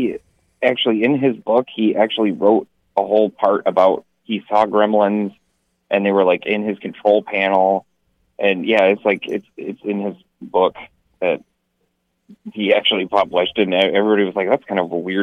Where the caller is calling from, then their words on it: Detroit, Michigan, United States; from Detroit.